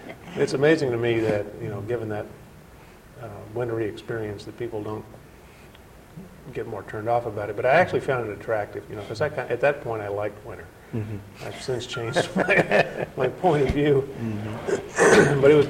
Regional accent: Little Rock, Arkansas, United States; born there; I was born in Little Rock, Arkansas. The only reason it was Little Rock was because the little town of Keough is just a white spot in the road. Northeast of Little Rock.

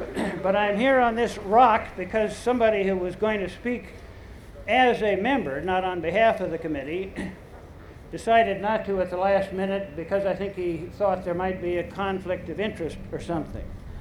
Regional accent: West Coast, United States; I come from the West Coast, so I call it processes.

